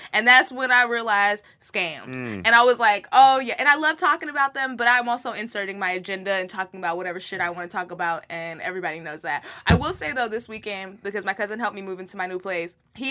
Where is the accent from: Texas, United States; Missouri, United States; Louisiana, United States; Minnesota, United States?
Texas, United States; because I'm from, this is my home state, is Texas.